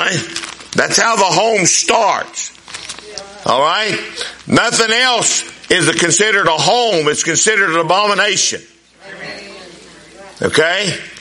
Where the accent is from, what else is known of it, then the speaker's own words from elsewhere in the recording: Winona, United States; There's a family where I was raised in Winona.